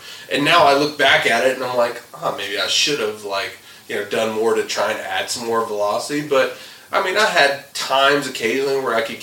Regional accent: the South, United States; I grew up in the South.

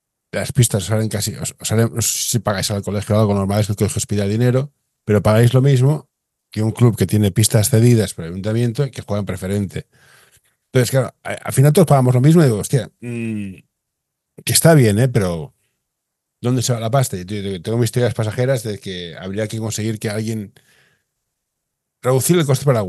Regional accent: Barcelona, Catalonia, Spain; yo soy del Carmelo, ¿eh? Aquí la renta es la que es.

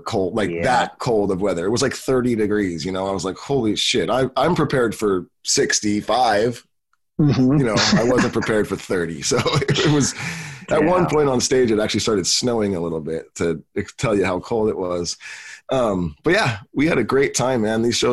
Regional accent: California, United States; And I'm just like, yeah, I'm from California.

